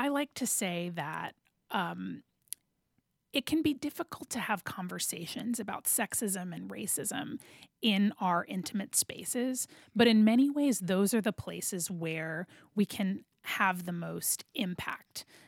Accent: Georgia, United States; I'm from Georgia, and Stacey Abrams is running to be the first Black woman governor in the country.

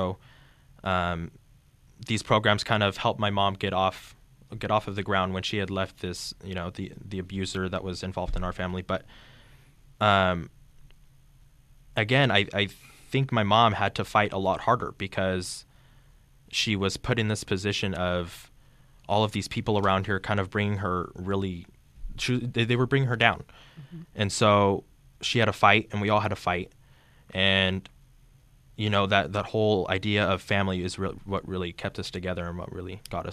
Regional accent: Clovis, California, United States; born there; I was born in Clovis, right next to Fresno. Growing up, it was economically challenging.

